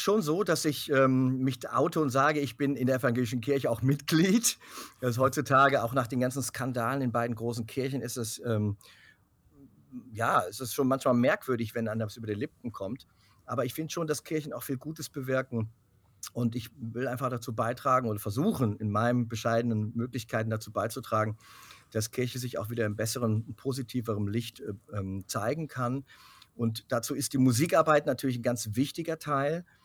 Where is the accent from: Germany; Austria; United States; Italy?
United States; Aber ich bin da auch in Amerika ja auch groß geworden. Habe ja auch eine Zeit dort gelebt.